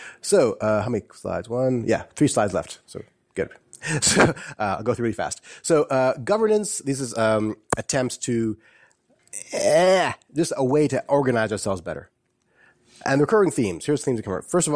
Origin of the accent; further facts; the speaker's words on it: Guyana; moved away; I'm part of a mass migration. I come from Guyana, and everyone like me who's well-educated from that country left, right, for other reasons, separately, individually, as part of your family.